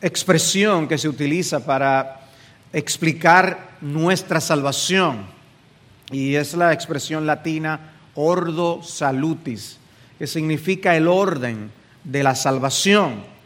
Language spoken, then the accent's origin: Spanish; Dominican Republic; para nosotros como dominicanos, latinos, el hablar de una cena a mediodía es raro